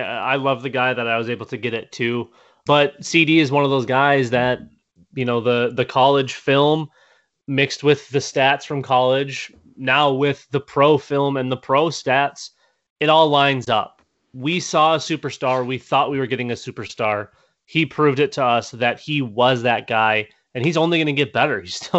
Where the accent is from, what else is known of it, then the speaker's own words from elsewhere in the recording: Minnesota, United States; And again, for anyone listening that maybe isn't sure, I am from Minnesota.